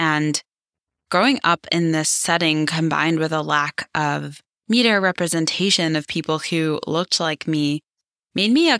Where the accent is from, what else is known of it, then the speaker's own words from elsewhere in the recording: St. Louis, Missouri, United States; also born or lived in New York City; I was born in New York, but then my family relocated to the Midwest, to St. Louis, when I was 5, and I spent my childhood really in the Midwest from kindergarten to senior year of high school.